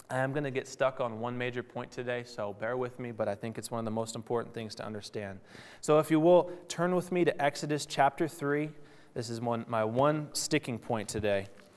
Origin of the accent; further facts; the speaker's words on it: Texas, United States; also born or lived in Chicago; I grew up in Texas. I was homeschooled. I went to school in Chicago.